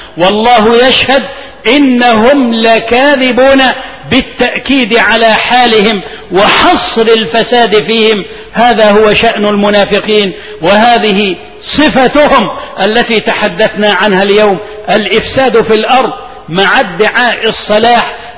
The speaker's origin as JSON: {"language": "Arabic", "country": "Egypt", "said": "اللهم إنا ندعوك أن تحفظ بلدنا مصر"}